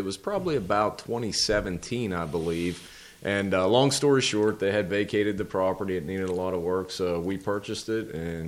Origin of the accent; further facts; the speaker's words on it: Bedford, United States; I'm actually a graduate of Bedford High School. I was born and raised in Bedford. I actually grew up on South Bedford Street, just a few blocks from this location.